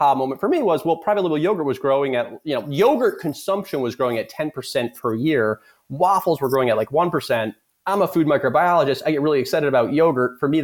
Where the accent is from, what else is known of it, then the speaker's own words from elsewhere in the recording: East Coast, United States; I'm from the East Coast. So I sold out my share of that partnership to my business partner, moved back to the East Coast